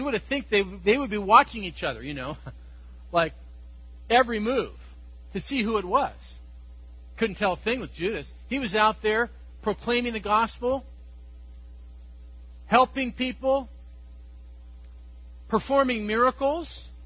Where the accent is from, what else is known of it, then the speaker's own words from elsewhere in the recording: Georgia, United States; that guy's on the most wanted list in the state of Georgia, my home state.